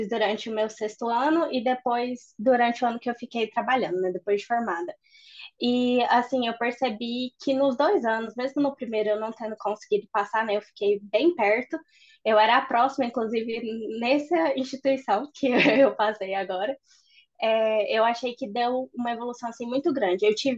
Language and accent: Portuguese; Goiânia, Goiás, Brazil; Eu sou daqui de Goiânia.